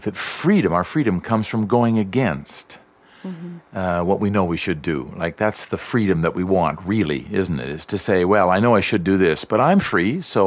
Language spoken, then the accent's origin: English; Canada; you come from Sweden, I come from Canada, we're like so politically correct.